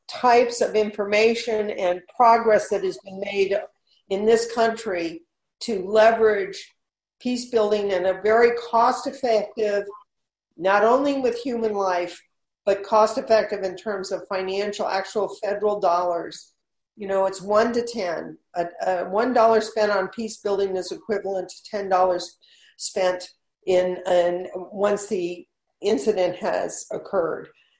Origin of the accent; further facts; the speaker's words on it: California, United States; people like I come from California, our senators, Nancy Pelosi, Dianne Feinstein.